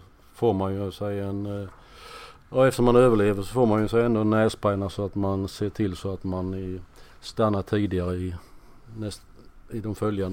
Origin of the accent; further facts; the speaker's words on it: Markaryd, Kronoberg County, Sweden; Jag är uppvuxen i Markaryd.